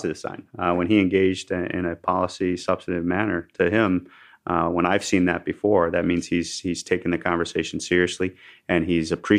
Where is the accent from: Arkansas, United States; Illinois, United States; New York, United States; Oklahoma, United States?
New York, United States; But being a New Yorker, I can relate to a lot of what the president comes at issues with.